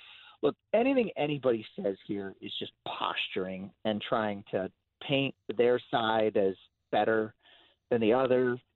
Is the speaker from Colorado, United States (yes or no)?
yes; Denver, Colorado, United States; You know, I grew up in Denver, guys